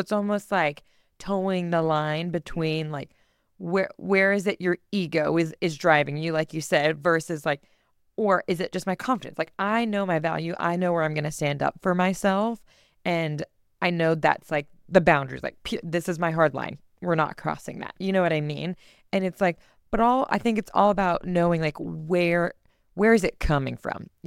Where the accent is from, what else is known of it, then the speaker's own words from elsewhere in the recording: Texas, United States; also born or lived in North Carolina; I grew up in Texas, but I went to college in North Carolina.